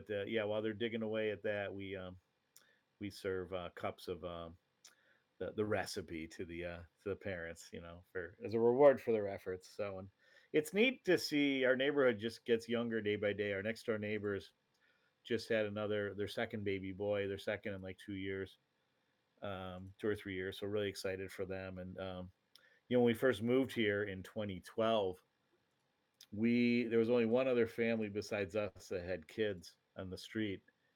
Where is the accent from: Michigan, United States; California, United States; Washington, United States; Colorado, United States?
Michigan, United States; Iron Mountain; We learned in the last episode I was from Iron Mountain. So we must have a Uper get-together next time your dad's in town.